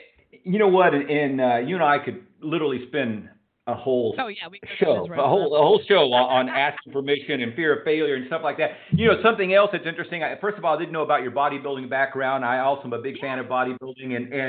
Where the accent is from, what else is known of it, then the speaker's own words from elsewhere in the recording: Houston, Texas, United States; I grew up in Bel Air.